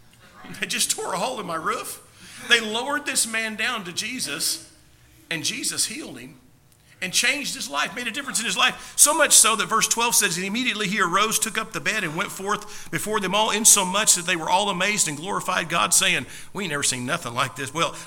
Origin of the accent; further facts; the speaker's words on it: Oklahoma, United States; And I, you know, I'm from Oklahoma, so I like to think maybe one of them's name was Bubba.